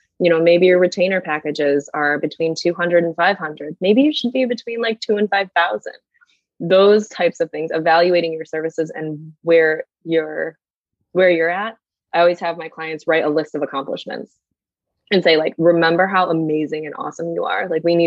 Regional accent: Philippines; You know, I'm Filipino, so I can say this

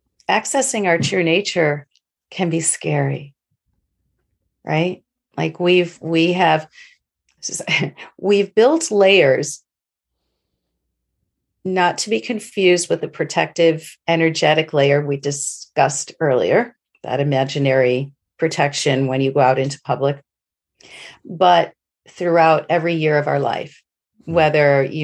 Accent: Rochester, New York, United States; I'm from Rochester, and I came back to Rochester after living in New York, and I lived in a few other places in the world.

